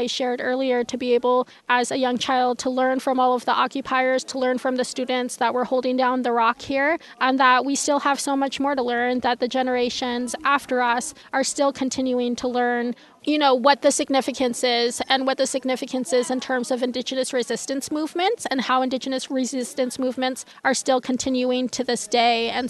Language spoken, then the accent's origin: English; California, United States; And so we understand who Sarah was and what he represented to us as California Indian peoples.